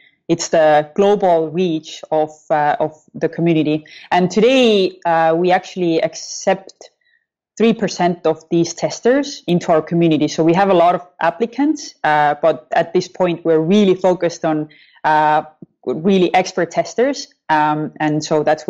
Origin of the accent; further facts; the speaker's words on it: Estonia; I'm from Estonia, just to make that clear as well.